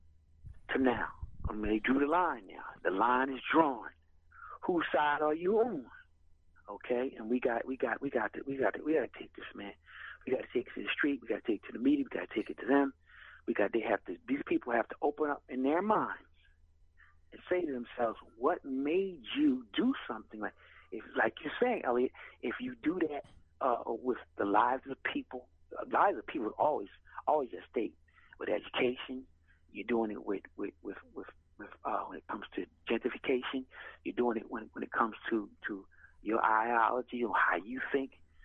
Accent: Philadelphia, Pennsylvania, United States; I'm from South Philadelphia and West Philadelphia all my life.

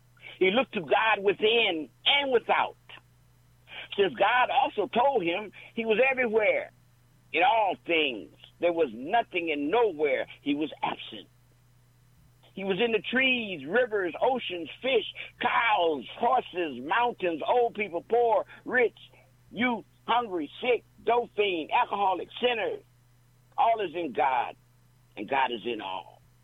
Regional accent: Oakland, California, United States; I am from Oakland. I'm in Oakland right now.

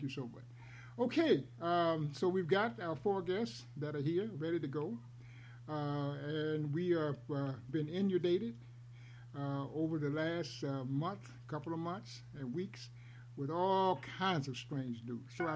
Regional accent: Durham, North Carolina, United States; Our next guest is from my hometown, Durham, North Carolina.

